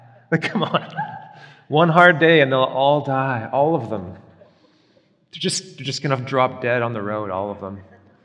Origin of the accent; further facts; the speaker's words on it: Alberta, Canada; But I came from Alberta, so I had Alberta student loans and I had federal student loans. Being from Alberta